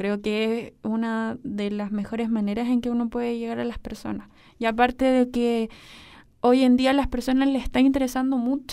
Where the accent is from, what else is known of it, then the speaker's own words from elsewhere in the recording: Osorno, Los Lagos, Chile; Sí, soy de acá de Osorno.